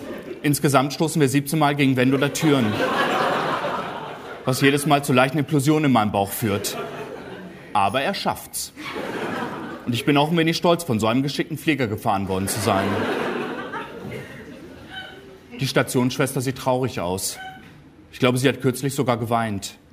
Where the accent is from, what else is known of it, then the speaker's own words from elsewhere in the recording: North Germany, Germany; Ich sage, ich bin eigentlich aus Norddeutschland.